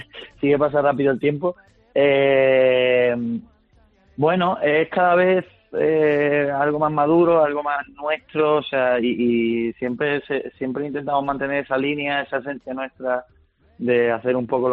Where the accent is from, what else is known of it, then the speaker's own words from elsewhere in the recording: Málaga, Andalusia, Spain; al final nos juntamos, somos malagueños y hemos hecho muchas migas